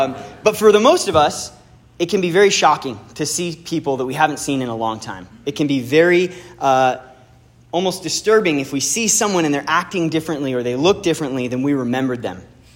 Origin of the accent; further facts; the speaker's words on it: West Coast, United States; I know I grew up far away on the West Coast, and I love getting to take people home and show them my favorite restaurants, my favorite surf spots.